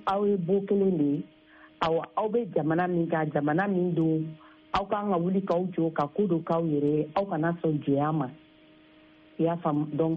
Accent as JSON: {"language": "French", "country": "Mali", "tie": "born there"}